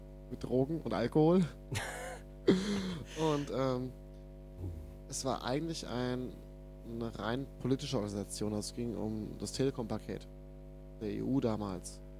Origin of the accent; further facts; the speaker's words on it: Berlin, Germany; also born or lived in Rhine-Main area; Ich komme aus Berlin, habe vorher im Rhein-Main-Gebiet gelebt